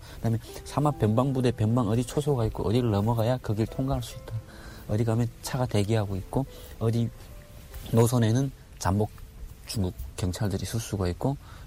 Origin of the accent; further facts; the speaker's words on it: Chongjin, North Hamgyong, North Korea; 제가 고향이 청진인데 청진역전에서 이렇게 도망치는 애를 한번 쫓아가서 잡은 거예요.